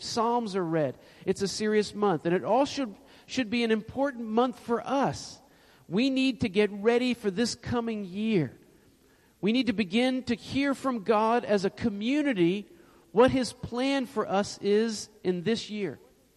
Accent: Washington, District of Columbia, United States; except I would pass in the night through Richmond. And that was because I was from Washington.

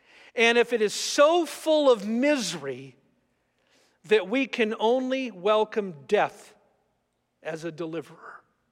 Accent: California, United States; I grew up in California. I grew up once in a while accidentally gulping chunks of the ocean.

